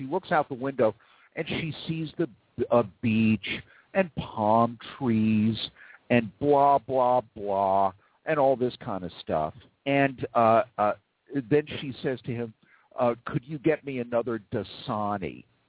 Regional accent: New York City, New York, United States; and I grew up in Manhattan. I grew up in New York City. And the streets were getting mean.

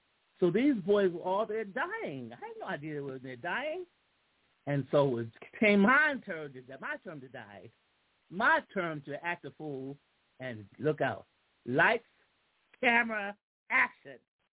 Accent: Philadelphia, Pennsylvania, United States; I'm from Philadelphia, the streets of Philadelphia. City of brotherly love

